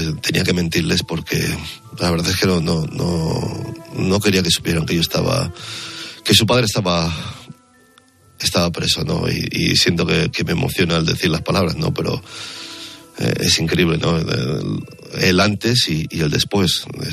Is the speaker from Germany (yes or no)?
no; Spain; Tú eres el gallego, me decían, ¿no? Y decía, sí, soy de España.